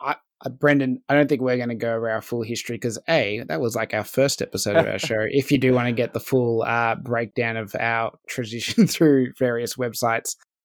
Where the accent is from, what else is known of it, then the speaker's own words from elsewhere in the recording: Australia; But I do think it's not easier, but there is a benefit that of being Aussie.